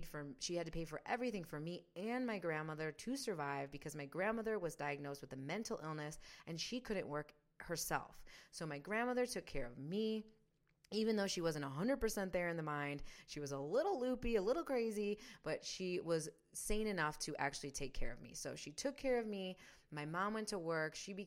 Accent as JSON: {"language": "English", "town": "Southfield", "region": "Michigan", "country": "United States", "tie": "born there", "said": "So I was born in the state of Michigan. I was born in Southfield, Michigan, like this little town outside of Michigan"}